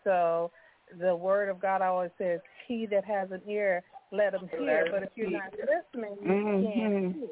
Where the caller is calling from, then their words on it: Washington, District of Columbia, United States; also born or lived in Wisconsin; I'm calling from Washington, D.C., by way of Wisconsin, particularly tonight.